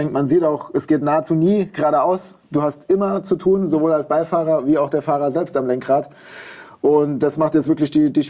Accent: Baumholder, Rhineland-Palatinate, Germany; die liegt quasi direkt in meiner Heimat, auf dem Militärübungsplatz in Baumholder. Das ist in Rheinland-Pfalz an der Grenze zum Saarland.

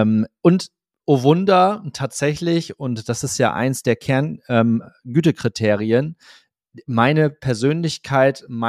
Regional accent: Cloppenburg, Lower Saxony, Germany; Bei mir in meiner Heimatstadt Kloppenburg sagen wir dann gerne Sass Neujahr. Das ist Plattdeutsch

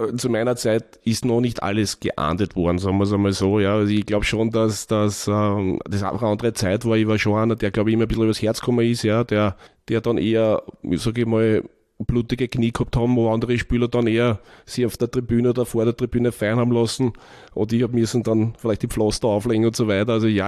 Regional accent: Vienna, Austria; Also bin im 21. aufgewachsen, bin also ein Kind über der Donau. Hab dann eigentlich meine ganze Kindheit in der Gemeindebau in der Mitterhofergasse verbracht.

